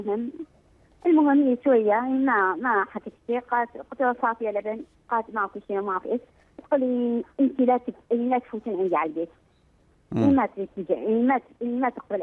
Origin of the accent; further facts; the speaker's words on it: Iraq; من العراق.